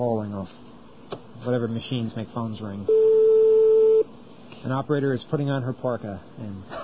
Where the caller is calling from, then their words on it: United States; Okay, I'm calling from the United States